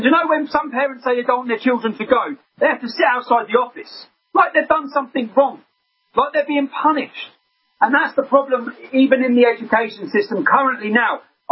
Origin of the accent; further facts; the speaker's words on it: England, United Kingdom; And they had a group in my hometown called Al-Mujahideen, Omar Bakri, Abu Hamza. Their base was in my town. And they were promoting, and I was so gobsmacked. As a 21-year-old young English lad